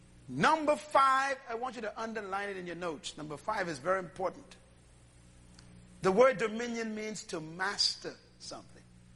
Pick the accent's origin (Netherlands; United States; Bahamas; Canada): Bahamas; Bain Town, New Providence; Now, one of the common words in the Bahamas when I was growing up in Baintown was this: hey, Jack.